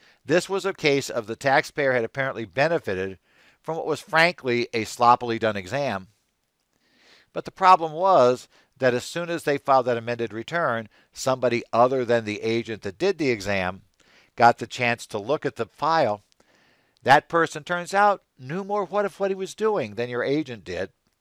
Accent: Phoenix, Arizona, United States; In case you're not aware, I am from Phoenix.

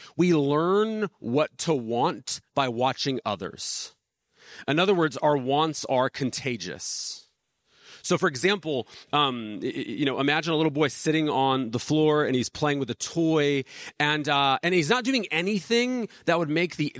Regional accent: Chula Vista, California, United States; I grew up in South San Diego, West Chula Vista

